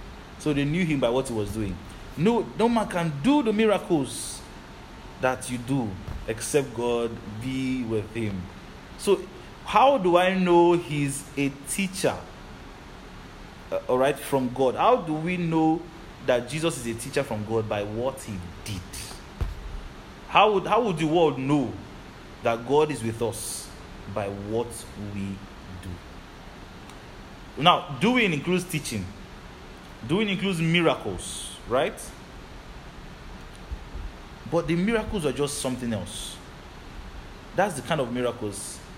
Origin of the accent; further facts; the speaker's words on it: Nigeria; I'm Nigerian, but I'm born from above.